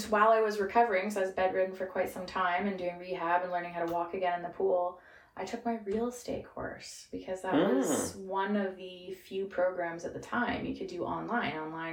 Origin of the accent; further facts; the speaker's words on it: Canada; As a Canadian, even the police report, they didn't take me seriously.